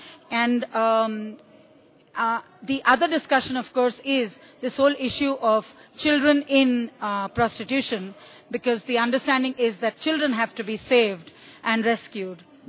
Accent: Sangli, Maharashtra, India; I come from Sangli, which is in the western part of India.

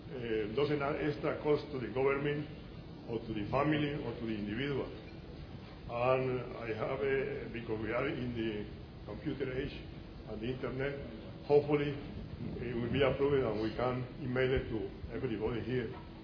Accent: New York, United States; from New York. I'm a physician.

